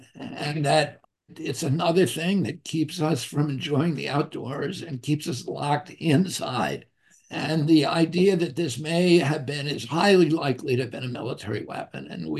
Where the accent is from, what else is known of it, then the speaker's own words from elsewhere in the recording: Hudson Valley, New York, United States; the falconers who I grew up with in the Hudson Valley